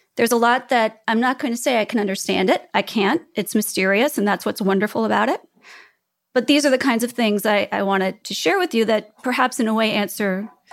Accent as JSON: {"language": "English", "town": "Chicago", "region": "Illinois", "country": "United States", "tie": "born or raised there", "also_born_or_lived": "Prague", "moved": "yes", "said": "I'd left where I grew up in Chicago. I went out into the world. I lived in Prague."}